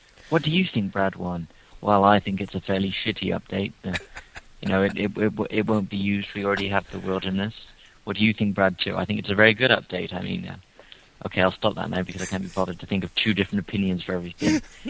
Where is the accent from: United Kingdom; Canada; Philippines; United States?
United Kingdom; I'm British.